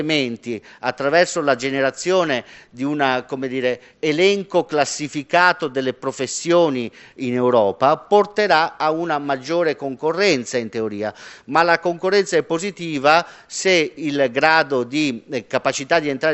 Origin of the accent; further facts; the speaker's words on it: Calabria, Italy; Io vengo dalla Calabria